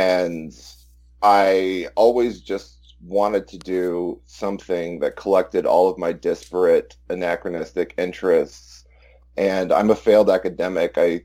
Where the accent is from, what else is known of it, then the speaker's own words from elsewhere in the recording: Austin, Texas, United States; I'm white trash from Central Texas, Austin, Texas. I'm about 32 years old.